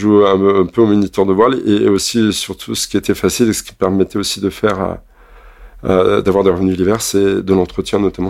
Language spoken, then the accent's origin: French; Brittany, France; À ce moment-là, j'ai grandi en Bretagne. En Bretagne, il y a la mer.